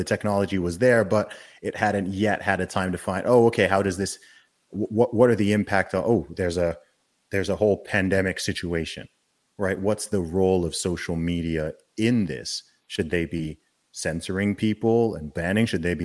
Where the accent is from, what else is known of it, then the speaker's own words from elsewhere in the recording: United Kingdom; when they find out that I'm British